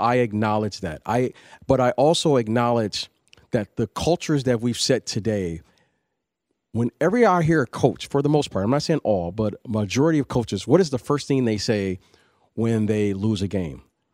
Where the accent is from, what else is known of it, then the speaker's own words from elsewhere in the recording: Detroit, Michigan, United States; when I got drafted in Chicago, I was a kid from Detroit, so I was just getting adjusted, didn't really know anyone